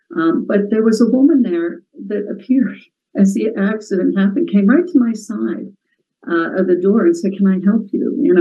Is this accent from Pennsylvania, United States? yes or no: yes; Penn Hills, Pennsylvania, United States; also born or lived in Florida; Well, I was born in Florida. My dad was in the Air Force, and shortly, around 5 years old, we ended up moving back to Pennsylvania, where I grew up, and Penn Hills, to be exact.